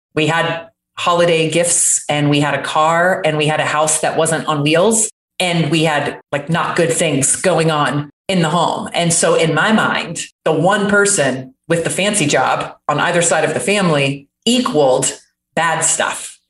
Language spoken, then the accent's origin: English; Jacksonville, Florida, United States; I completely lost my accent. That was very deep from growing up in Jacksonville, Florida, which is basically South Georgia.